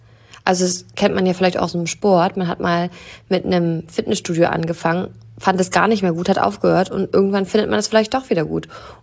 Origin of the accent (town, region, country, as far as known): Saxony-Anhalt, Germany